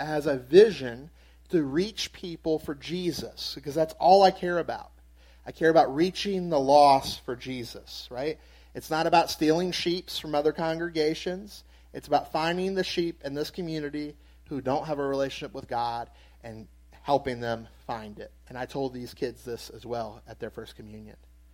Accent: Louisiana, United States; also born or lived in Florida; now in Maryland, United States; I am not from Maryland. Everyone that goes to church here knows I'm not from Maryland, right? I am from Louisiana, and then we moved to Florida.

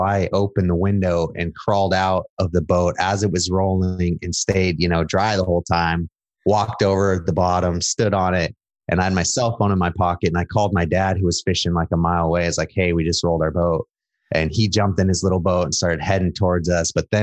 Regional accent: Alaska, United States; And so I actually was born and raised in Alaska, and my dad grew up fishing with his dad. Then I grew up fishing with my dad.

